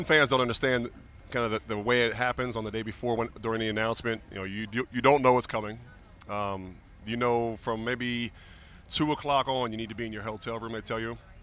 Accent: Pittsburgh, Pennsylvania, United States; I grew up in Pittsburgh as a big Steeler fan, obviously.

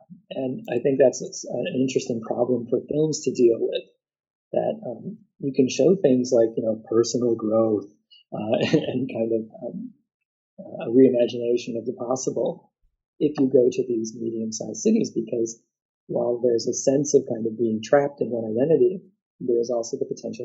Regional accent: Chicago, Illinois, United States; now in Christchurch, New Zealand; And so I grew up outside of Chicago, and one of the great things is that when a band I liked would go on tour, I knew that they would come to Chicago. Then I moved to Christchurch

